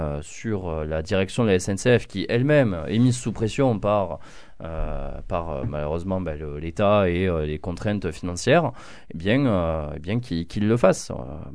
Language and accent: French; Occitanie, France; Je viens du Gers, à la campagne, et sans aucune condescendance, parce que j'en viens.